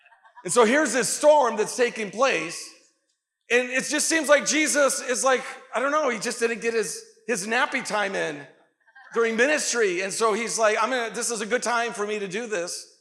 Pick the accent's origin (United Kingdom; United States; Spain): Spain; Canary Islands; English is a second language; I grew up in the Canary Islands, and there was a time of the year, I believe it was in April, where they had these waves